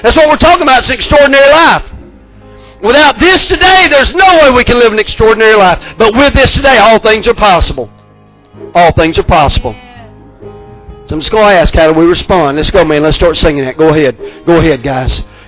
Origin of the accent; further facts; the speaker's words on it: United States; He grew up in California. I grew up in Harrison County, man. I don't think he had a leg up on me.